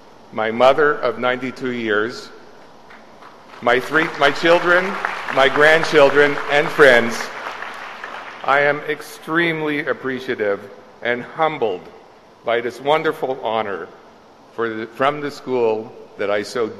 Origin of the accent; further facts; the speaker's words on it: Montreal, Quebec, Canada; For me, growing up in Montreal with two strong parents, my life seemed to be operating on autopilot.